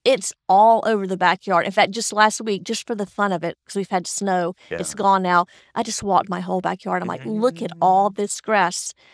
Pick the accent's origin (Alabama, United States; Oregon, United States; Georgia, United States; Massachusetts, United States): Georgia, United States; And, you know, I grew up in Georgia. Farms are close